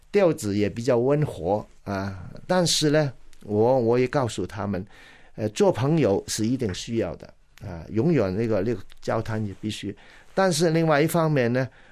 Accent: Hong Kong; 他立刻就知道我是中国的香港的，

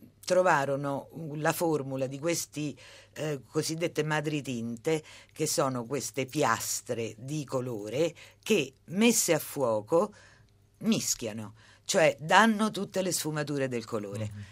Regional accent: Vatican City; io sono nata e cresciuta nella Città del Vaticano

